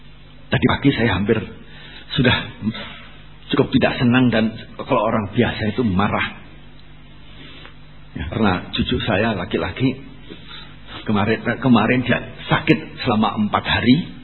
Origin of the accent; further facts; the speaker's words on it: Singosari, East Java, Indonesia; dari daerah saya di Singosari, Malang.